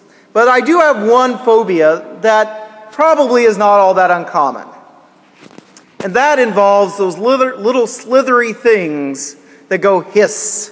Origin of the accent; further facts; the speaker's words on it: Kansas, United States; Well, growing up in Kansas, there were a lot of poisonous snakes.